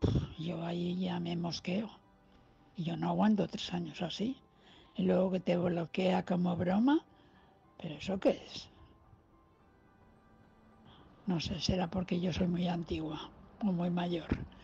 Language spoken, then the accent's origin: Spanish; Valencia, Valencian Community, Spain; de Valencia.